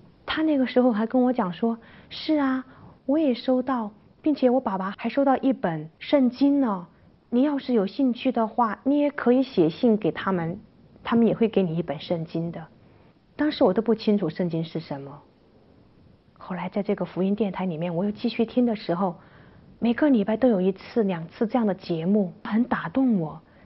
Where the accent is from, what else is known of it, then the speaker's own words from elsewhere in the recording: Sichuan, China; born there; 我出生在四川的一个很偏远的一个长江沿岸的一个小城。